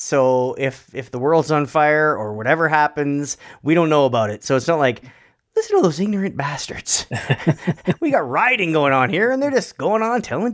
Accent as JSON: {"language": "English", "country": "Canada", "said": "we're Canadian"}